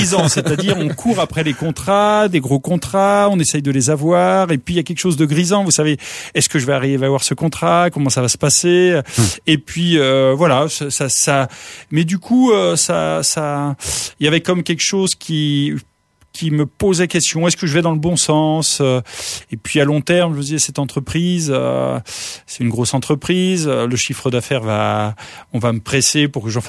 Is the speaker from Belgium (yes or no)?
no; Pays de la Loire, France; Moi, je suis originaire de Vendée, donc en dessous Nantes.